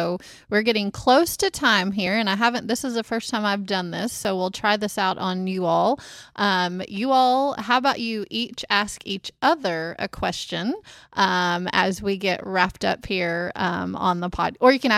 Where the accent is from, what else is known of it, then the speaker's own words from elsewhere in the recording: United States; But I think back, I grew up in Grady County, and we had a strong 4-H program there.